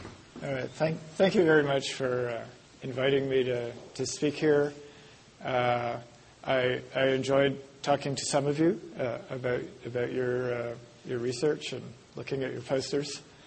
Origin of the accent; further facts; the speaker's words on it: Canada; So I grew up mostly in Canada. In fact, we lived in one of the western suburbs.